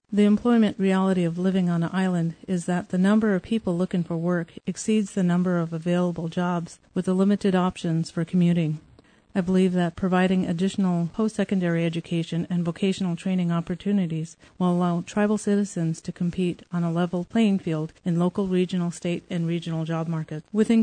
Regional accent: Kake, Alaska, United States; I grew up in Cake, living a rural subsistence lifestyle. After graduating from Cake High School in 1986

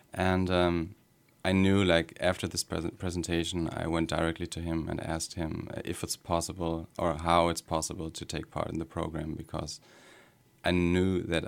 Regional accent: Münster, North Rhine-Westphalia, Germany; moved away as an adult; now in Berlin, Germany; I was born in Münster in Germany. That's in the western part of Germany, where I lived for the first 25 years. And then I moved to Berlin 4 years ago, where I work as an illustrator.

